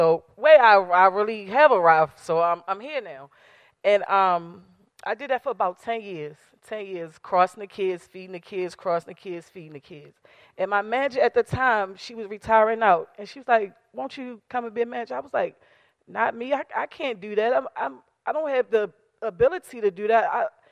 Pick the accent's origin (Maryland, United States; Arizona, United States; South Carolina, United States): Maryland, United States; I grew up in Lexington Terrace Projects